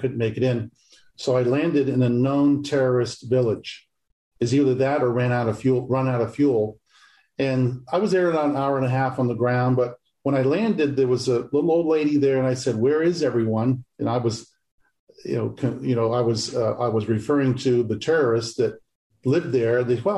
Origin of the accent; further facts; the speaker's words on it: Portland, Maine, United States; born there; Well, I was born in Portland, Maine